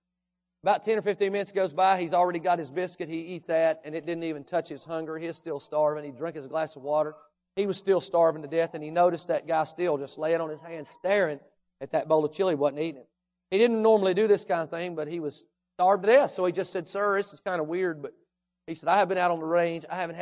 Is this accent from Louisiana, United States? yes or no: no; Kentucky, United States; You know, where we grew up in Kentucky, you can say about anything.